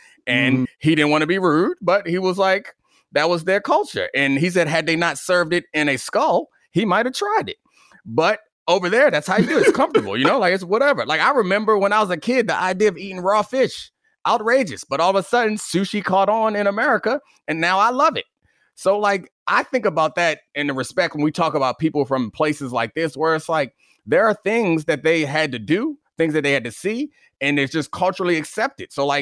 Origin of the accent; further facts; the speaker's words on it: Houston, Texas, United States; You'd be like, oh, yeah … Like, yeah, I grew up in Houston part of the time.